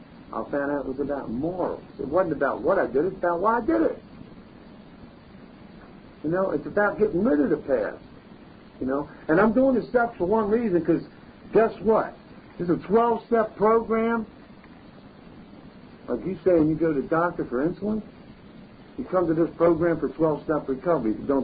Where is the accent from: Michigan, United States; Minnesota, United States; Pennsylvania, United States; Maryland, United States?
Maryland, United States; Baltimore; because I'm from Baltimore City.